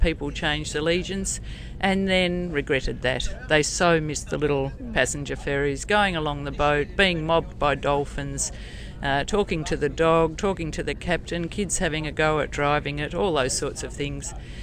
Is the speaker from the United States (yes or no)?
no; Black Rock, Victoria, Australia; I grew up in Black Rock, very similar to the Sorrento that we came to, with dirt roads, tea tree, beautiful beaches with no one on it.